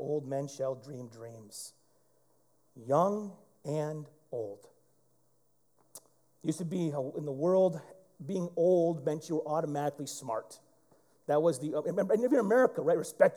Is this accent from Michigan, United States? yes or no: yes; Flint, Michigan, United States; I came to this church in Waterford, Michigan. I was from Flint.